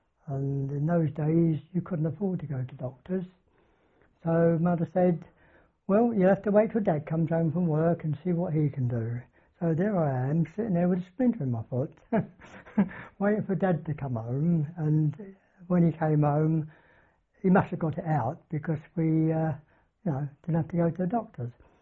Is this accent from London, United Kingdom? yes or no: yes; Hackney, London, United Kingdom; born there; Yeah, 1926, and I was born in Hackney, London.